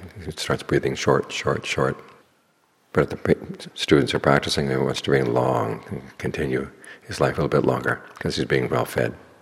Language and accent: English; United States; I had the same problem, especially being an American going over to Thailand.